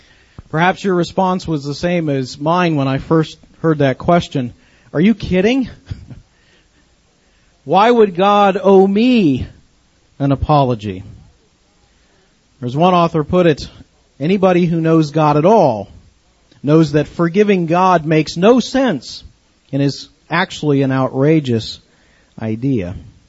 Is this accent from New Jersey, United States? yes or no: no; Akron, Ohio, United States; not far from where I grew up in Akron, Ohio.